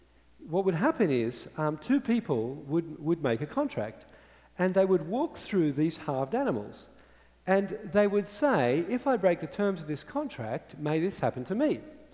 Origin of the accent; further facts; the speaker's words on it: Australia; I'm Australian. Don't know if you guessed.